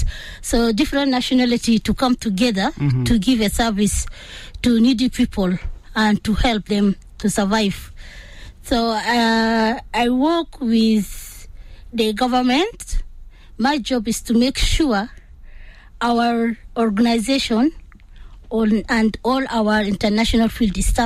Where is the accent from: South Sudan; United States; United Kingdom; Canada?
South Sudan; I'm from Amadi State, actually from Mvolo County.